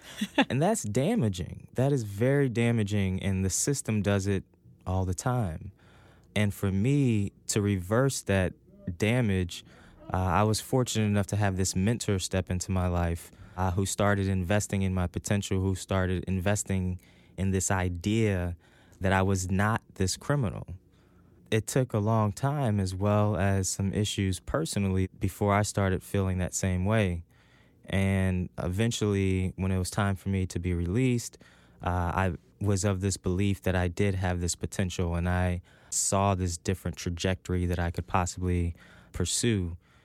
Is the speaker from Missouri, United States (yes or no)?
yes; Ferguson, Missouri, United States; I grew up in the Ferguson, Missouri area, and I got involved with the system at a very young age.